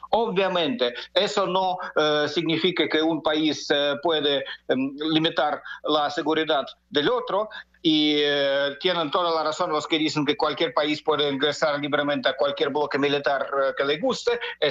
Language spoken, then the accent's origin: Spanish; Russia; A mí, como ciudadano ruso, tampoco me gustan ejercicios militares de la OTAN cerca de mi país